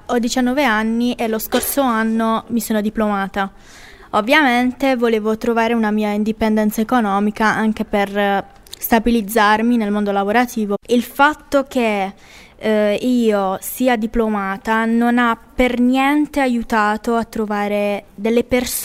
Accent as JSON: {"language": "Italian", "town": "Conversano", "region": "Apulia", "country": "Italy", "said": "perché io sono di Conversano e quindi Sud Italia"}